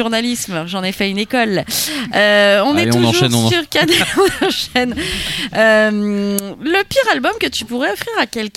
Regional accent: Hauts-de-France, France; Bah, je suis ch'ti, je peux dire, je peux critiquer aussi.

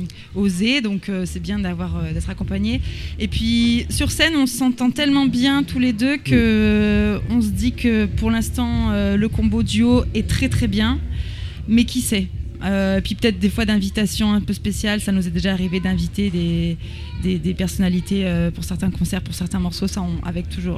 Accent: Marseille, Provence-Alpes-Côte d'Azur, France; also born or lived in Chile; moi, comme Marseillaise, après avoir parti plus de 10 ans de Marseille, au Chili, etc., de revenir dans ma ville natale, qui a énormément changé, mais aussi qui a gardé des choses très, très anciennes

